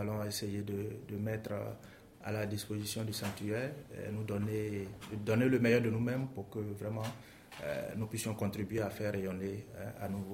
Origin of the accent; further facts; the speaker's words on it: Côte d’Ivoire; now in France; Moi-même, je suis originaire de la Côte d'Ivoire. Et je ne suis pas seul, nous sommes trois qui faisons communauté ici, à Buglos. Nous sommes tous originaires de la Côte d'Ivoire.